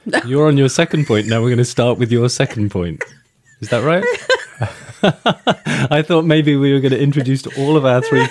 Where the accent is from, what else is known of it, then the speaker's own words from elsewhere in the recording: United Kingdom; I'm a man. I'm British. I'm European.